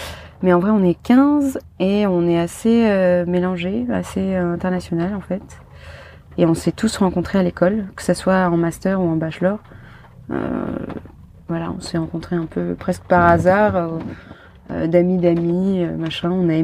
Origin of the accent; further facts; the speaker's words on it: France; Je suis française aussi